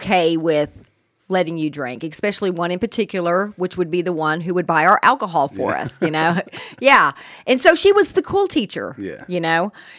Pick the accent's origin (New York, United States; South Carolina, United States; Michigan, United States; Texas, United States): New York, United States; New York City; born there; For myself, I'm half Cuban and I'm half Comanche, and I was born in New York City.